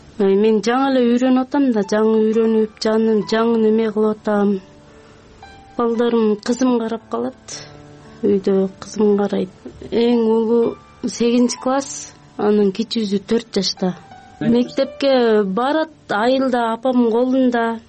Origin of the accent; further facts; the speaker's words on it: Terek-Suu, Jalal-Abad Region, Kyrgyzstan; born there; now in Bishkek, Kyrgyzstan; Токтогул районунун Терек суу айылында туулгам. 35 жаштамын. 4 балам бар.